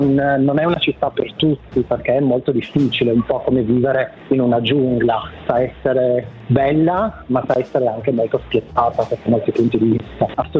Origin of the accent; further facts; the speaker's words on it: Apulia, Italy; moved away as an adult; now in Milan, Italy; io sono della Puglia, sono nato in Puglia, cresciuto fino all'età di 18 anni nella provincia di Bari